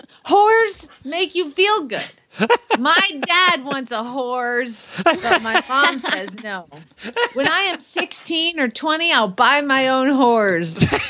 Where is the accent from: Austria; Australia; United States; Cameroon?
United States; the South; I know. I'm from the South.